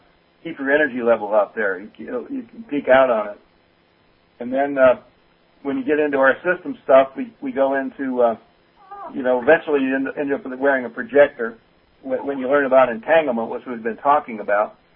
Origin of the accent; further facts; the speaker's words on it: Michigan, United States; I'm Michigan homeboy.